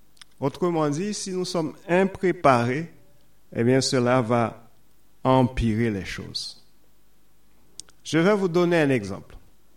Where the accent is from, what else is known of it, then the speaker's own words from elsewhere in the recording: Haiti; Je me rappelle quand j'étais petit, en Haïti